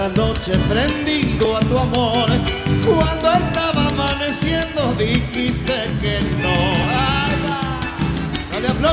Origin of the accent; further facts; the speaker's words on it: Santa Fe, Argentina; Somos de Santa Fe, un poco repartidos. Acá los muchachos, pero todos de Santa Fe.